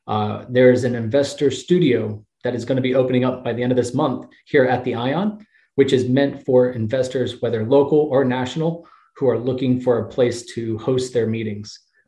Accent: Sugar Land, Texas, United States; I grew up in Sugar Land. My wife grew up in Humble. We would have never met here in Houston.

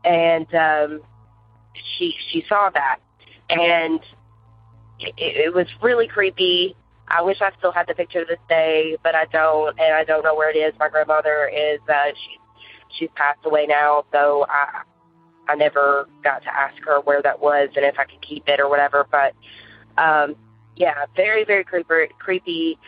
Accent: Murfreesboro, Tennessee, United States; I'm from Murfreesboro, Tennessee.

